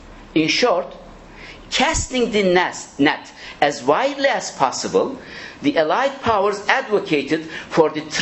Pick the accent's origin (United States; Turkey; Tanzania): Turkey; this is how we were raised in Turkey. This is how I learned my own history in the schools in Turkey.